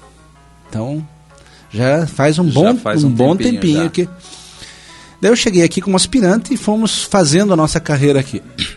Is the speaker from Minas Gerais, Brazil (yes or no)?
no; Curitiba, Paraná, Brazil; born there; eu sou oficial do Corpo de Bombeiros do Paraná, nascido em Curitiba, há muito tempo atrás, né?